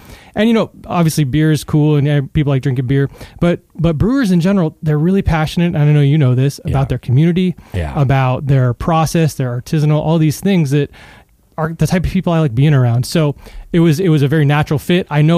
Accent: California, United States; I'm from California, so

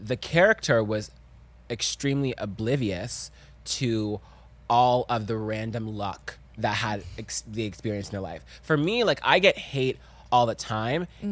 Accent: the South, United States; you know, I'm from the South and I'm African.

